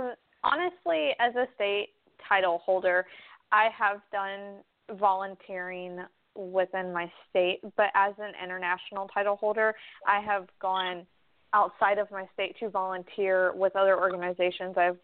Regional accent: Mobile, Alabama, United States; I am from Mobile, Alabama, and I've been doing this pageant in the pageant industry for about 12 years now.

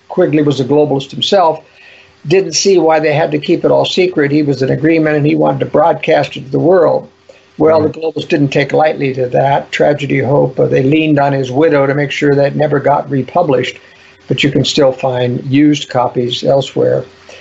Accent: Beaverton, Oregon, United States; I was raised in Oregon and went to a new high school there in the Beaverton, Oregon area.

